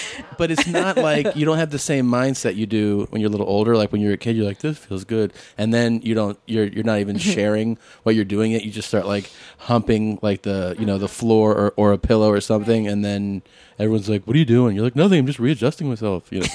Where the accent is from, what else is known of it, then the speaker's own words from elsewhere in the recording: Canada; I'm Canadian. I'll be at Rumors in Winnipeg.